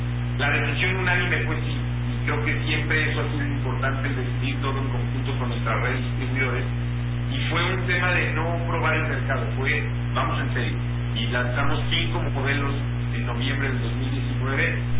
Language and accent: Spanish; Mexico